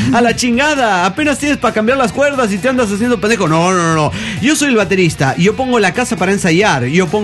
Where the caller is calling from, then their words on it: Guanajuato, Mexico; de Guanajuato, México.